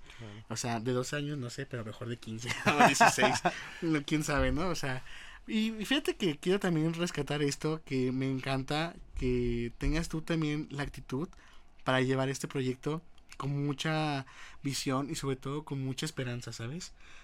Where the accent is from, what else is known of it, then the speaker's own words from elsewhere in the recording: León, Guanajuato, Mexico; Yo soy muy así de casa, de aquí de Guanajuato. Me encanta Guanajuato, yo soy de Guanajuato capital, pero he crecido aquí en León, desde que vine estoy aquí a La Salle. Entonces fue mi casa León